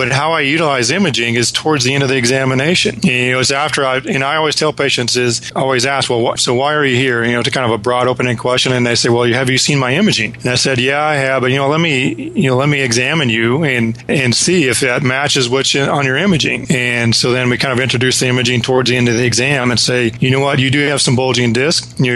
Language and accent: English; Midwest, United States; now in North Carolina, United States; I grew up in the Midwest, you know, no mountains, no ocean.